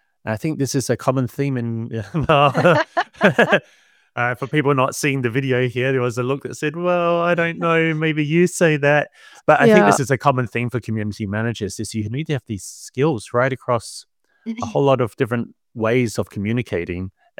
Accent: New Zealand; I'm from New Zealand, and we have exactly the same culture.

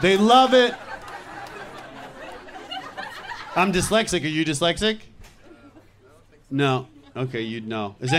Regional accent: Canada; I'm Canadian, but what's that?

